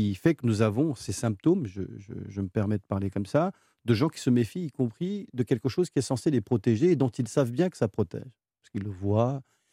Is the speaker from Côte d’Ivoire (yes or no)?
no; Île-de-France, France; je connais le Val d'Oise, moi, je suis moi-même de Seine-et-Marne